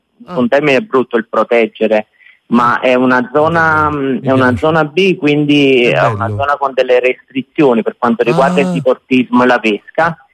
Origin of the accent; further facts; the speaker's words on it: Massa Lubrense, Campania, Italy; Sì, sono di Massalubrense, nato e cresciuto.